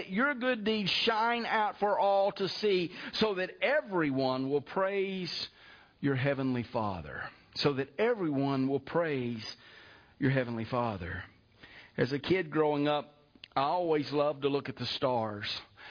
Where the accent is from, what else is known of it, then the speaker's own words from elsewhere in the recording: Piedmont, United States; One of my friends when I was growing up in Piedmont, for Christmas one year, got a 9-inch reflector telescope.